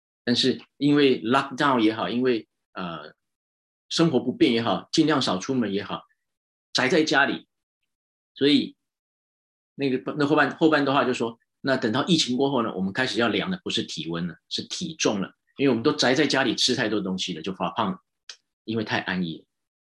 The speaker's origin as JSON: {"language": "Chinese", "country": "Taiwan", "said": "那当然我是台湾来的"}